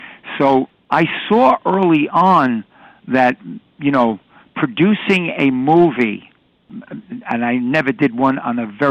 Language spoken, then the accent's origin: English; New York City, New York, United States; I was born and raised in New York City. Along with a lot of other fellows, I fudged my age and went into the service at 16.